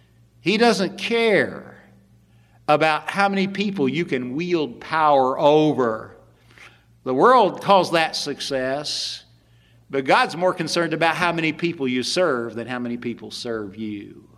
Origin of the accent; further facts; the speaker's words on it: West Virginia, United States; I'm from West Virginia, where if you can see a quarter mile ahead of you, you're doing well. You're always down in the valley looking up.